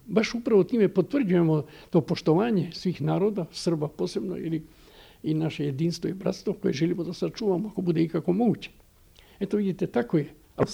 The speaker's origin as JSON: {"language": "Croatian", "region": "Istria County", "country": "Croatia", "said": "Ja sam kao Istranin koji doživljavao fašistički režim"}